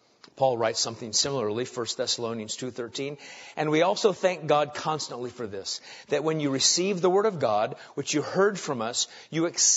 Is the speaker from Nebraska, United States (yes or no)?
yes; Nebraska, United States; Now, for me, I grew up in Nebraska.